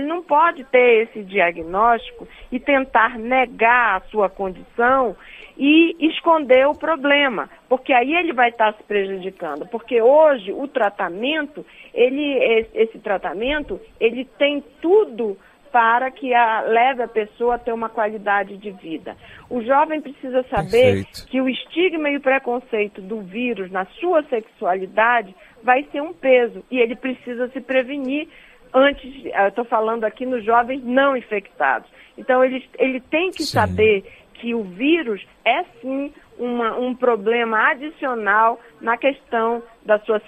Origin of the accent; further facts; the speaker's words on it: Amazonas, Brazil; now in Brasília, Brazil; É, só para lhe dizer que eu sou do estado do Amazonas.